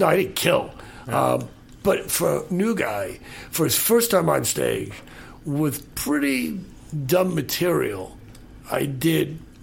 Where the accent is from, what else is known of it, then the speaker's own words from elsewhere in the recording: California, United States; a few people clap because I was from the Bay Area.